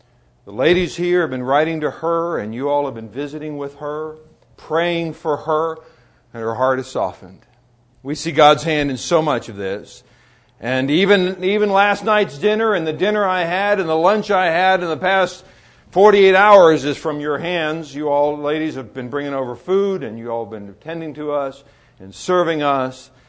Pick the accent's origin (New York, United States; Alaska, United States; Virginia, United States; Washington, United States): Alaska, United States; Petersburg; I grew up in Petersburg. Our family moved here in 59, and I grew up here. But now living in Alaska, we don't have this kind of history.